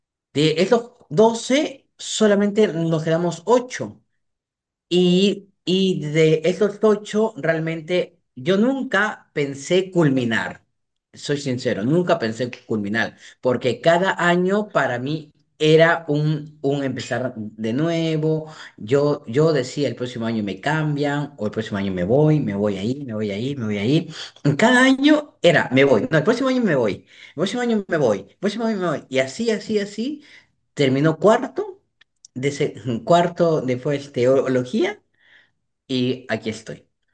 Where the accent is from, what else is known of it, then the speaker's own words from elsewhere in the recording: Callao, Peru; yo soy chalaco, ¿no? Vengo de el jirón Marco Polo con Ancas, la cuadra 5